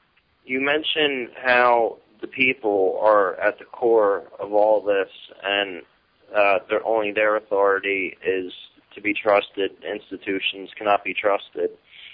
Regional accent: Pennsylvania, United States; I'm from Pennsylvania.

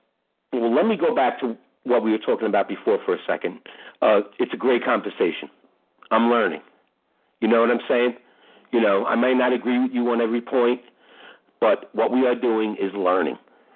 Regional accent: Brooklyn, New York, United States; Okay, check it out. I'm from New York, all right? Brooklyn.

